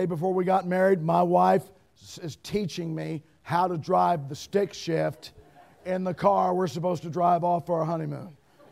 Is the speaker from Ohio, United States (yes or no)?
yes; Middletown, Ohio, United States; Guys, I'm a city kid. I grew up in Middletown, Ohio. Where's Middletown?